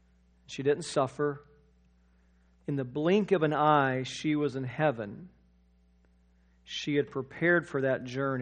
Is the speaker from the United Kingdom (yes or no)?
no; Moore, Oklahoma, United States; I grew up in Moore Public Schools. I served for 7 years at a church in Moore, and so I knew the area very well.